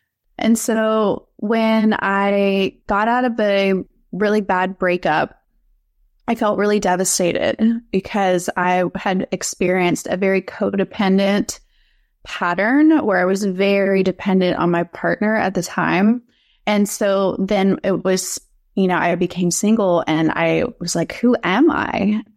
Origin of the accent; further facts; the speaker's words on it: the South, United States; definitely had a lot of conditioning from growing up in the South around people pleasing and being the good girl.